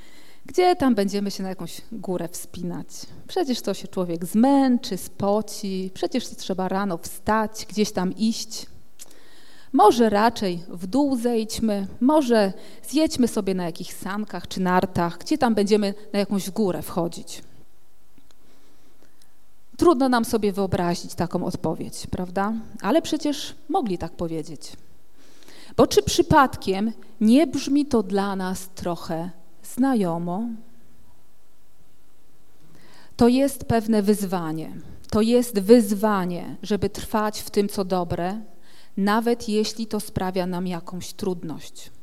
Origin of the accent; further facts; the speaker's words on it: Sławno, West Pomeranian Voivodeship, Poland; born there; I tak oto przyszłam na świat w Sławnie, ale z samym Sławnym jako miastem nie mam nic i nie miałam nigdy nic wspólnego.